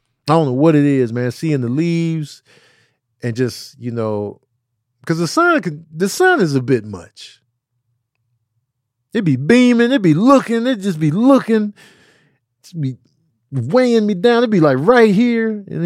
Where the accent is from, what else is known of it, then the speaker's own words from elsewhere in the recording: Chicago, Illinois, United States; moved away; The amount of black pride that was instilled in us growing up in Chicago is something that I didn't overlook. I overlooked it then, but like when I moved away